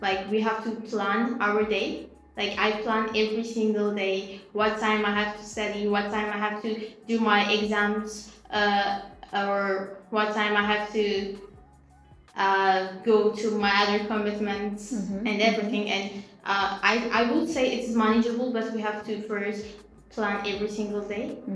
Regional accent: Ethiopia; now in Abu Dhabi, United Arab Emirates; and I'm from Ethiopia.

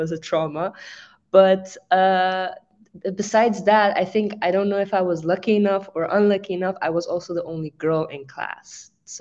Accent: Netherlands; now in Dubai, United Arab Emirates; I'm 23. I recently actually moved to Dubai to join SAE. I come from the Netherlands

